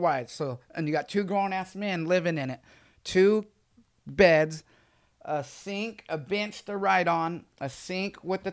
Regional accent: Santa Cruz, California, United States; I'm from Santa Cruz. I grew up in Santa Cruz, right?

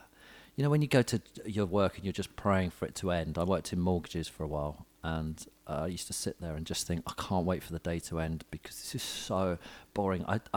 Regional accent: Watford, East of England, United Kingdom; Because I was some fella from Watford who reckoned he was hanging out

